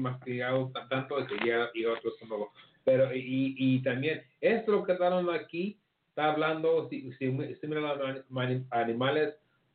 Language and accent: Spanish; Mexico; yo que me creé como mexicano